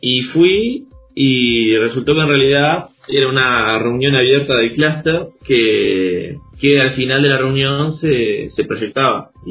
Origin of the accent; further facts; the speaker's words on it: Maldonado, Uruguay; born there; now in Montevideo, Uruguay; yo tengo 28 años, soy nacido de Maldonado, pero estoy viviendo acá en Montevideo hace aproximadamente 7, casi 8 años.